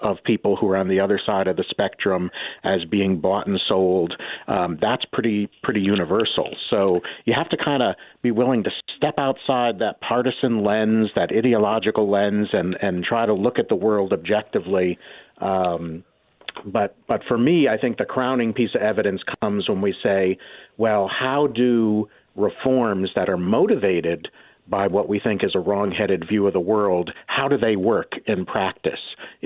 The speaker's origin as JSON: {"language": "English", "region": "Missouri", "country": "United States", "tie": "born or raised there", "said": "like, say, my home state of Missouri, where it's a bit more laissez-faire about campaign finance."}